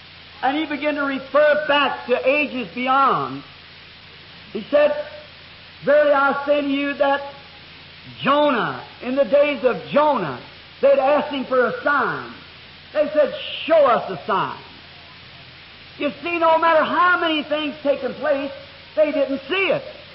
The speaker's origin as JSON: {"language": "English", "region": "the South", "country": "United States"}